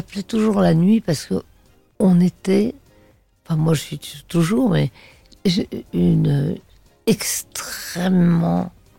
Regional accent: France; Je suis française

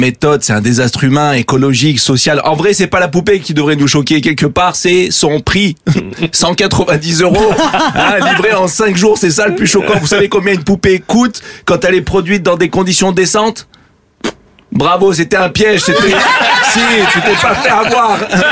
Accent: France; Parce qu'on est français et on nous emmerde et on emmerde tout le monde surtout.

